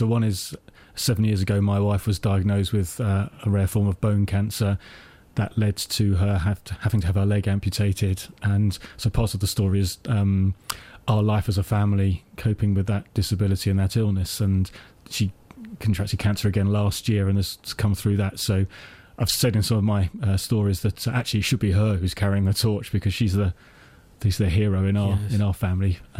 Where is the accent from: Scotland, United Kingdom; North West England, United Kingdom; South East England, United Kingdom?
South East England, United Kingdom; Bracknell; So I'm from Bracknell, and but I'm carrying it in Maidenhead.